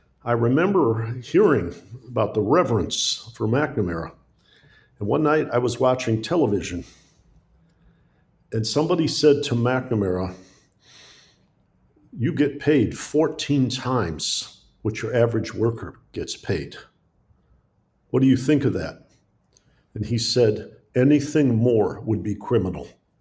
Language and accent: English; Detroit, Michigan, United States; I often tell the story of growing up in Detroit in the early 1960s